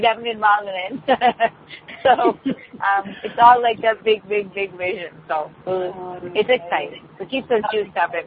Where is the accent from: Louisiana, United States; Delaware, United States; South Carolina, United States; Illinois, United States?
Delaware, United States; Wilmington; I'm from Wilmington, Delaware, and I'm a family practitioner in a traditional setting.